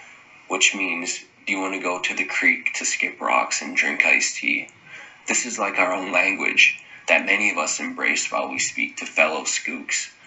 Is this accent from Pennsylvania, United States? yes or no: yes; Pennsylvania, United States; Growing up in Schuylkill County, Pennsylvania, I have often been called a skook.